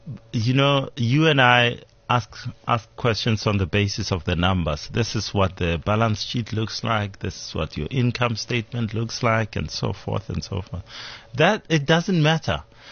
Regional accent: Hammanskraal, Gauteng, South Africa; you go to my hometown, Hammanskraal, and say, hey, I want to take this to 3,000 rand a month.

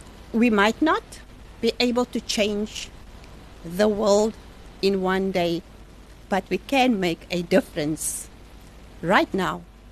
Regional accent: Western Cape, South Africa; I was born and raised on the Cape Flats.

